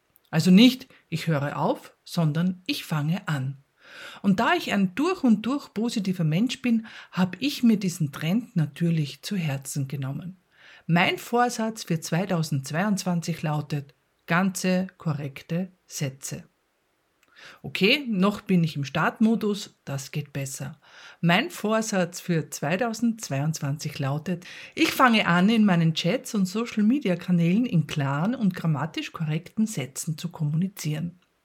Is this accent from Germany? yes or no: no; Austria; accent: Austrian; first language Austrian German; Österreichisch ist meine Erstsprache. Ich bin in ihr zu Hause.